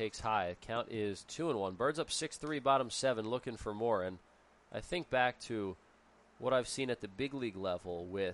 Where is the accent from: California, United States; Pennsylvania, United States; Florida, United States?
Pennsylvania, United States; Philadelphia; growing up in the Philly area, watching a lot of Shane Victorino play.